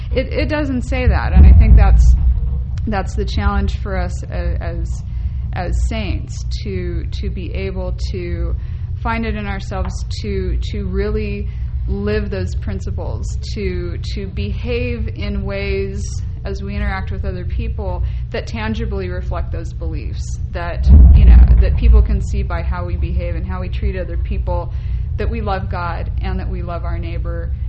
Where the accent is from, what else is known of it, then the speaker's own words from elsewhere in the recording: Los Angeles, California, United States; I grew up in Los Angeles, in East Los Angeles to be precise, and I was a minority in my high school of 3,500 students